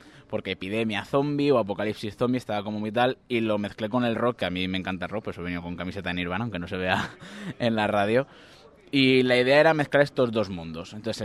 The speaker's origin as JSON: {"language": "Spanish", "town": "Villar del Arzobispo", "region": "Valencian Community", "country": "Spain", "said": "También está en mi pueblo, que es Villar del Arzobispo"}